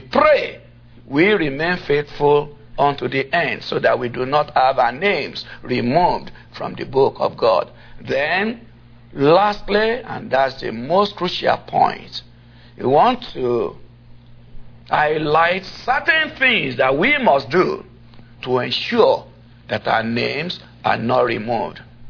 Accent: Nigeria; I'm a Nigerian.

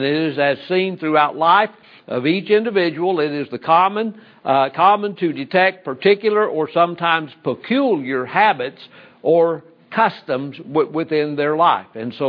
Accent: Oklahoma, United States; I am from Oklahoma originally.

